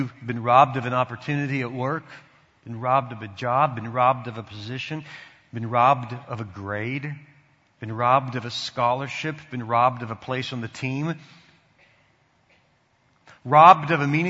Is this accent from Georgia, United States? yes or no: no; Canton, Ohio, United States; born there; I was born in Canton, Ohio. That's the cradle of football. That's the nursery of the NFL. The hospital in which I was born is across the street from the Football Hall of Fame. In my town, every newborn boy went home from the hospital with a football.